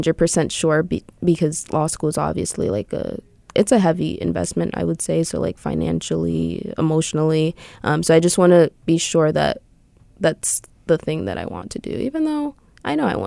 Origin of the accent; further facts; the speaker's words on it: Stamford, Connecticut, United States; I worked in the Superior Court in my hometown, which is Stamford.